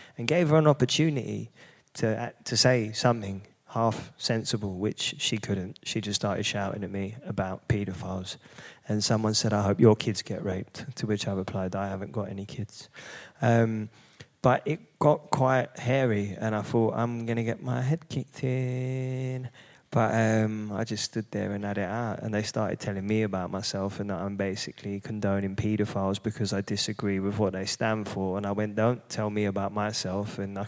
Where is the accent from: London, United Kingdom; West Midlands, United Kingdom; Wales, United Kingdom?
London, United Kingdom; Hackney; I grew up in an incredibly diverse community. I grew up in Hackney.